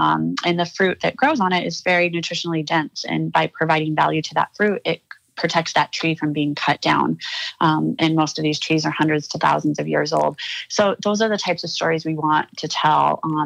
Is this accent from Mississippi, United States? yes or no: no; Miles City, Montana, United States; And I grew up in Miles City. And since I was from a rural area, they immediately put me on agricultural issues.